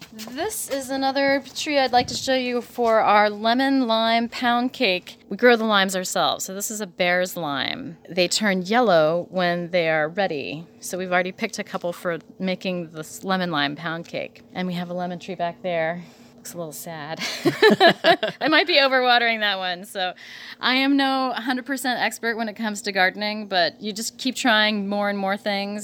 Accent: Dayton, Ohio, United States; In Dayton, Ohio.

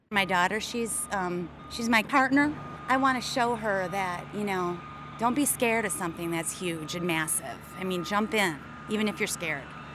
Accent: Rockford, Illinois, United States; I grew up in Rockford, so I'm a Rockford native

